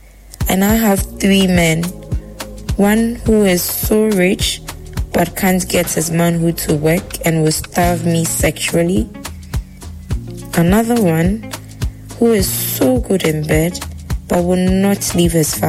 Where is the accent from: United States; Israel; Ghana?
Ghana; moved away; I am a Ghanaian girl living outside of the country, but for security reasons, I can't share my current location.